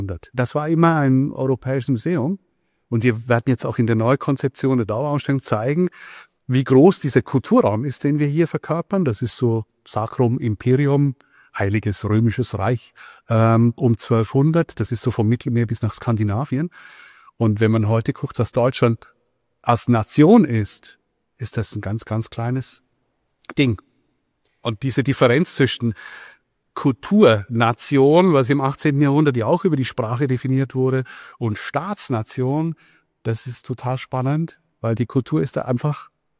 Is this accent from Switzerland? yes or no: yes; Switzerland; ich bin aus der Schweiz, ein bisschen.